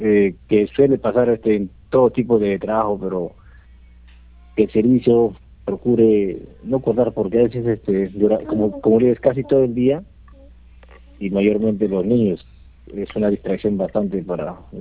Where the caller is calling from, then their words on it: Puente Piedra, Lima, Peru; De Puente Piedra.